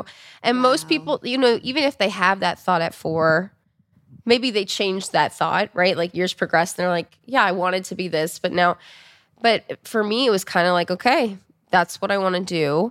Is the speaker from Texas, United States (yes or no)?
no; Florida, United States; also born or lived in New York; Sure. So, I am from South Florida. I was born in upstate New York, but grew up in South Florida.